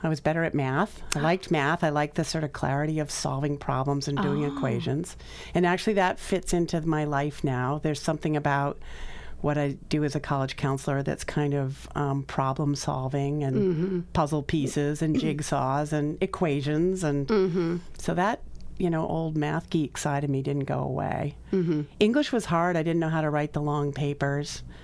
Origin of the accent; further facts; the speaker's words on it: Waltham, Massachusetts, United States; also born or lived in Dedham; From here. I'm from the Boston area.